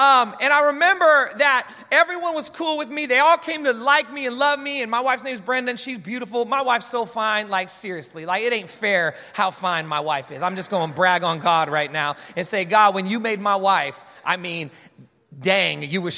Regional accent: Hayward, California, United States; also born or lived in Bay Area; But I was born in the Bay Area. I was born in Hayward and grew up in the area a little south of there and, just across the Dumbarton Bridge. And so it's good to come back to Northern California

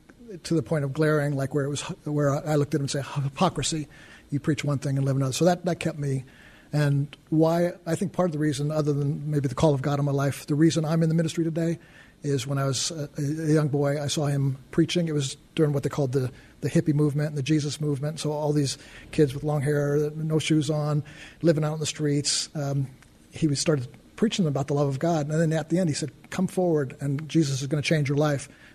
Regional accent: New York, United States; I grew up in New York here, and so I was really glad, just for at least for my family's sake, that we went to public school rather than like a Christian school.

